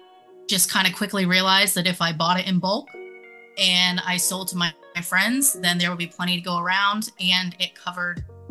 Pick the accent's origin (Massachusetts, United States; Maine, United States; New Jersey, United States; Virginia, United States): Maine, United States; now in Pennsylvania, United States; I originally grew up in a really small town in Maine, but now I am in central Pennsylvania.